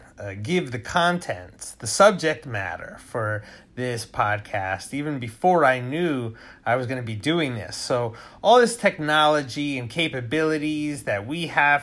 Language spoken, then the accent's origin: English; New York, United States; I am from New York. I am from upstate New York, Sullivan County, home of the original Woodstock site. All right, I was raised as like a hippie